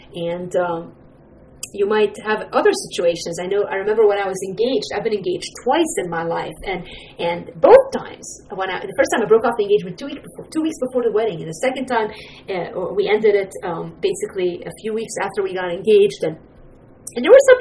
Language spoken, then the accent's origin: English; Lebanon; moved away; I grew up in Lebanon